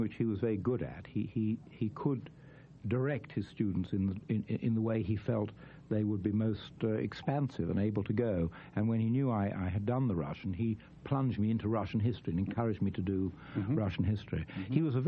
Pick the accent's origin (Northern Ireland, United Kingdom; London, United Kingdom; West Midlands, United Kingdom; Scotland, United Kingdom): London, United Kingdom; born there; I was born in London. I'm one of the very few people who was both conceived and born during the 10-month reign of King Edward VIII.